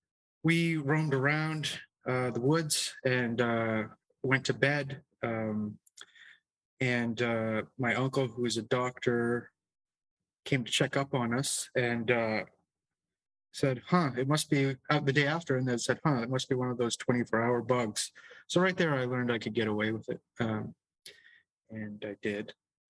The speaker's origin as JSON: {"language": "English", "region": "Michigan", "country": "United States", "tie": "born there", "said": "I was born in Michigan to Canadian parents, and my dad is a minister, Protestant minister. So we were basically roaming around the United States."}